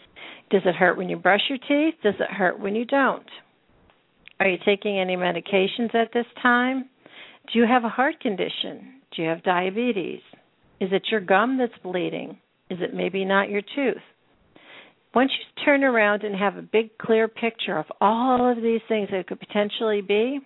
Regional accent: Pennsylvania, United States; I know when I grew up in Pennsylvania, everybody would just walk down to the corner dentist, he would take care of your teeth, and you walked home, and that was after school.

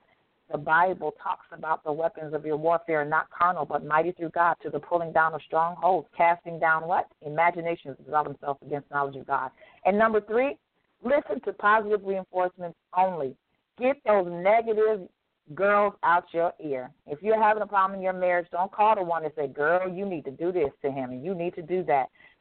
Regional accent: Detroit, Michigan, United States; as my friend Pamela says, Detroit homie. We use that word anymore, but okay, it'll work for today. Another Detroit native.

